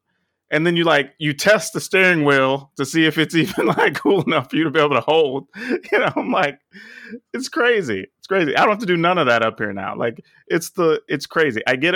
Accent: Texas, United States; Like, I grew up in Texas, and it's already hot.

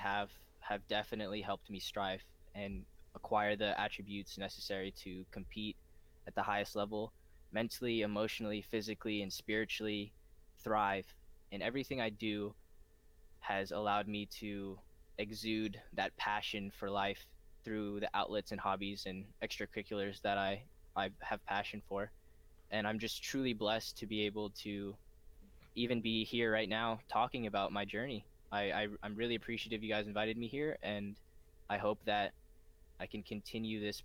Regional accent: Missouri, United States; I would say I was one of the better FIFA players in my hometown in Missouri.

